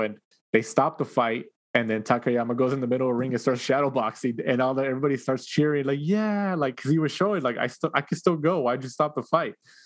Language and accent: English; United States; being Mexican American, I was watching it with my Mexican family, obviously.